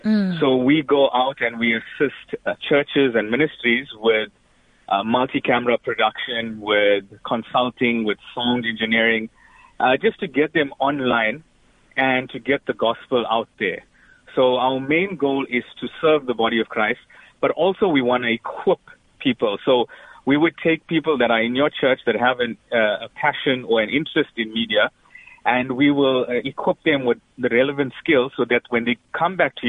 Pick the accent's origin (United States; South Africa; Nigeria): South Africa; Verulam, KwaZulu-Natal; I'm from Verulam